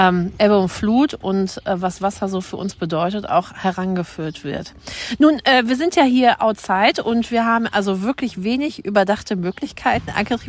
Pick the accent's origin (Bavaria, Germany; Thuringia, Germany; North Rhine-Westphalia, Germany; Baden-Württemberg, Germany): North Rhine-Westphalia, Germany; Kohlpottpflanze, ich habe da ja eigentlich gar keine Berührungspunkte. Wir schnacken ja auch ganz anders bei uns im Pott.